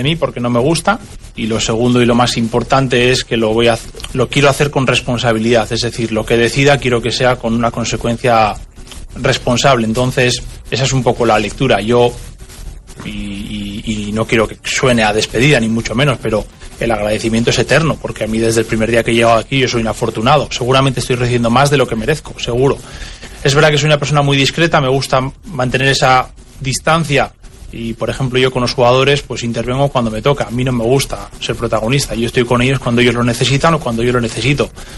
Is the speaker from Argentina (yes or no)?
no; San Sebastián, Basque Country, Spain; now in Santander, Spain; Soy de Donosti, hay diferencia, pero no mucha.